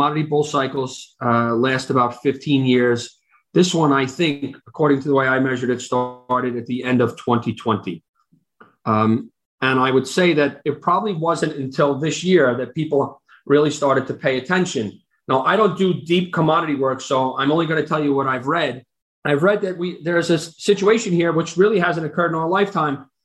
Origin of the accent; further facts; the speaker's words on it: Mount Vernon, New York, United States; I went to school in the Bronx. I'm from Mount Vernon, so I'm going to be a little bit of a wise guy.